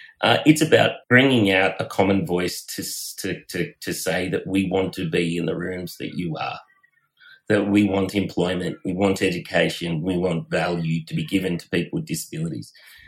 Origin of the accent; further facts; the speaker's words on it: Bathurst, New South Wales, Australia; So I grew up just outside of Bathurst